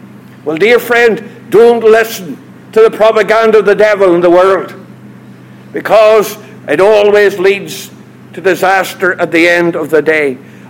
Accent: Northern Ireland, United Kingdom; I come from Northern Ireland.

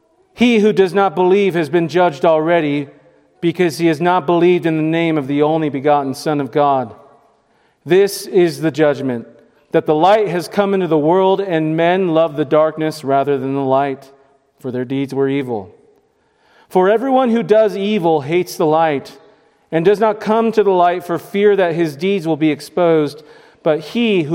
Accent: California, United States; But I remember growing up in California, and distinctly, we would go get In-N-Out Burger

